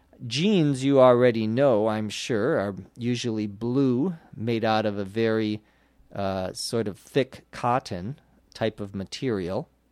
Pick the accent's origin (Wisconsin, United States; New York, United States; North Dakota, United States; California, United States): California, United States; Los Angeles; from Los Angeles.